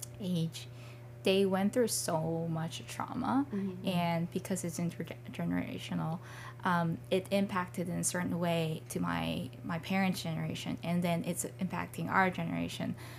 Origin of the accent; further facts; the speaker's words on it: Seoul, South Korea; I'm from Mokdong, and then it used to be called Eunaengnamu Dongne.